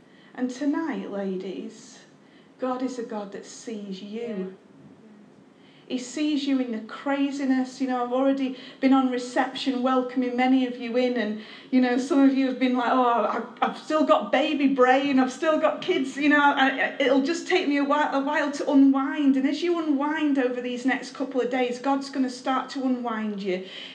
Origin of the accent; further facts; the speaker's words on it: Northern England, United Kingdom; accent: northern; a right good clean, up north, you know, a right good clean, you know, my northern accent's coming out there, like